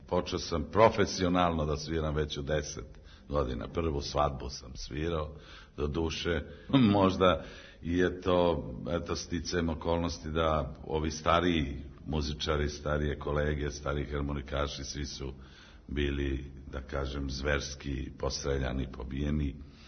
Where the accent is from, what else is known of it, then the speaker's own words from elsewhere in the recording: Kraljevo, Raška District, Serbia; A ja sam rođen u Kraljevu, ratno sam dete.